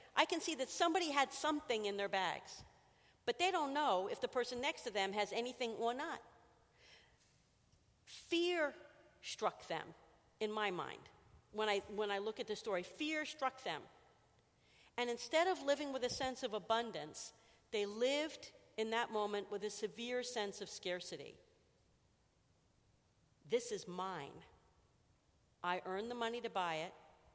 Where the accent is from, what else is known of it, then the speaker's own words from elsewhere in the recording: New Jersey, United States; I grew up in New Jersey, and I think you can tell that.